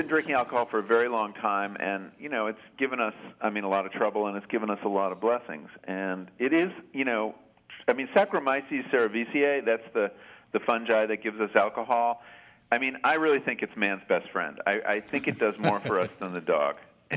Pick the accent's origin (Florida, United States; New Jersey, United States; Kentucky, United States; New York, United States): New York, United States; Long Island; No, I hail from Long Island.